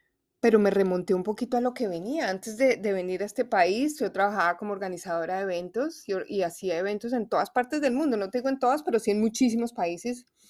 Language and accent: Spanish; Bogotá, Bogotá D.C., Colombia; now in Washington, United States; Yo siempre he sido de ciudades fuertes, ese es mi temperamento, a mí me encanta New York, yo soy de Bogotá, a mí me gusta el pito, el taxi, el grito, yo soy una mujer totalmente urbana.